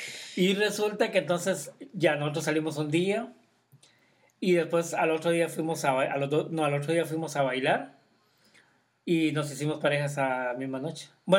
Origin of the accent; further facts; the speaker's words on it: Costa Rica; Michael y yo somos costarricenses. Y yo Michael lo conozco desde que vivíamos en Costa Rica.